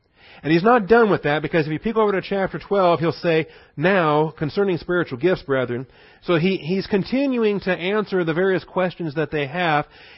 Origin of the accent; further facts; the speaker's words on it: Seattle, Washington, United States; born there; See, it's a grace gift that I was born in Seattle, Washington, to two Christian parents in the 20th century.